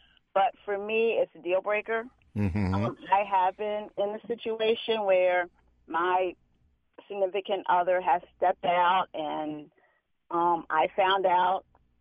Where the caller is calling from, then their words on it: Washington, District of Columbia, United States; from Washington.